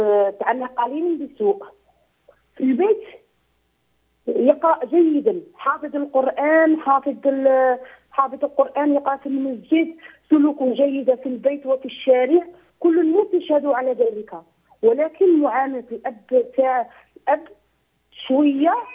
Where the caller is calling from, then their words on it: Algeria; من الجزائر،